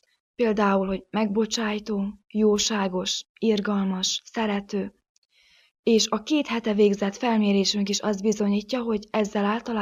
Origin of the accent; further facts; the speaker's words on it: Gheorgheni, Harghita, Romania; Gyergyó Szent Miklósról jöttem, a Szapiencia Egyetem hallgatója vagyok, harmadéves kommunikációszakos.